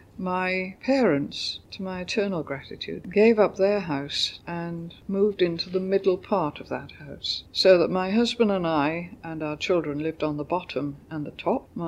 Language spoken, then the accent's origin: English; Cardiff, Wales, United Kingdom; I was born on September the 3rd, 1924, in Cardiff. Primary education, I went to Marlborough Road School, and then I went to Cardiff High School for girls